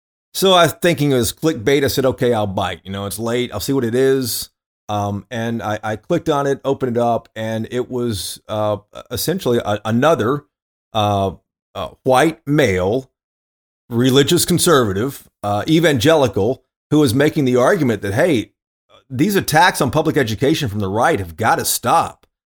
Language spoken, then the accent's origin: English; the South, United States; And I grew up in the South, and you mentioned some history that I did not know. I was part of integration